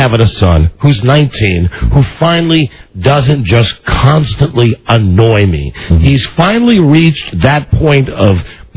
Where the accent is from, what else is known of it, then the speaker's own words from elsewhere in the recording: United States; I'm voting because I'm an American